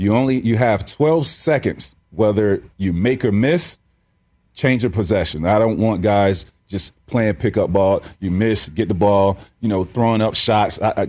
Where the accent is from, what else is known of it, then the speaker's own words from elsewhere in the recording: Florida, United States; I grew up in Central Florida, and there was a lot of guys in my area that were really good.